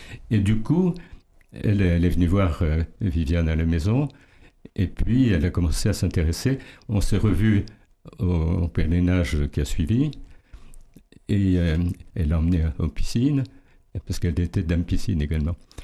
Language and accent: French; Saint-Malo, Brittany, France; born there; je suis un Péliane et je suis né à Saint-Malo.